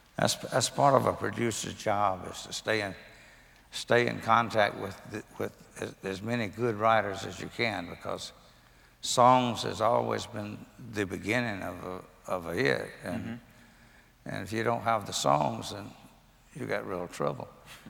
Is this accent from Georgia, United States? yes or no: yes; LaGrange, Georgia, United States; Yeah, my hometown is where I was born. It was LaGrange, Georgia.